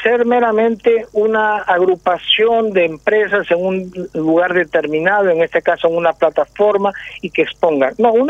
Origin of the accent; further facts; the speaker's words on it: Peru; now in Paraguay; después de 30 años de vivir en Paraguay, tengo una serie de crisis de identidad. En realidad, ya alguien me dijo, ya vos no sos peruano, entonces sí. Sos peruguayo.